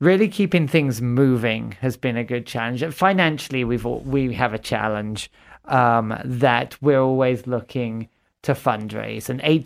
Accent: Watford, East of England, United Kingdom; moved away as an adult; now in United States; I'm originally from Watford, Hertfordshire, England. I've been in the United States now for 23, almost 24 years. Came over to Fargo, North Dakota to go to what was Morehead State University back in 2000

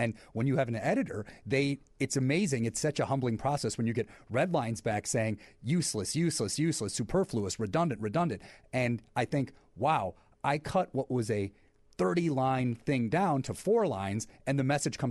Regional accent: United States; As an American, I'm rooting for our president, and I'm all behind it.

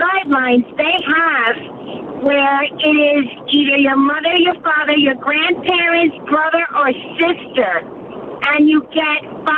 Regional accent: North Bergen, New Jersey, United States; How are you? I'm from New Jersey. Northburgen.

